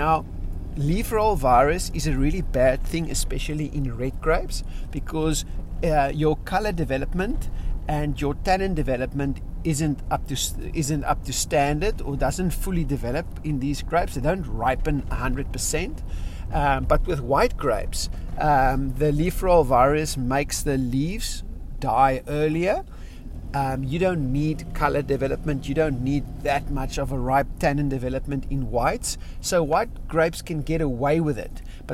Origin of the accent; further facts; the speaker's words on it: South Africa; first language Afrikaans; English is a second language; Now, luxury in Afrikaans, my first language, is luxe.